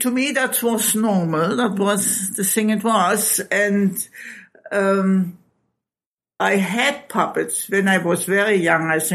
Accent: Halle, Saxony-Anhalt, Germany; I grew up in Halle, an der Saale, which mm-hmm. is a fairly big city. in the former center of Germany

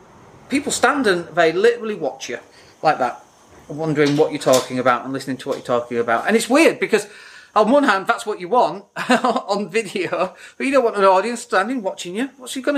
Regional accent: United Kingdom; now in Spain; And we're British, so stop doing it.

